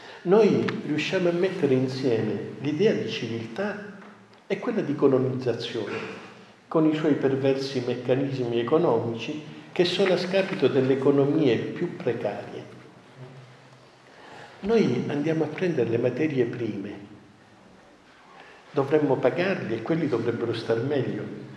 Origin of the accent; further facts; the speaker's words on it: Messina, Sicily, Italy; io sono di Messina, originario di Messina